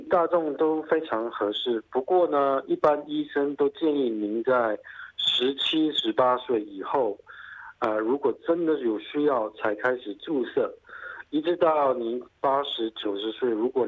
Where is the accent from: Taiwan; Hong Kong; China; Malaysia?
Malaysia; moved away as an adult; now in Australia; 我是从马来西亚来到澳大利亚学医的，在2000年的时候到墨尔本的摩纳西大学成为这个全科医生已经有将近10年了。